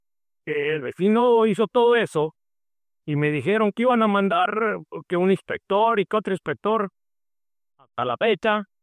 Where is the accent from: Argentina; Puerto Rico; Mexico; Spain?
Mexico; Primero, soy mexicano y los políticos allá dicen lo que acaba de decir este hombre.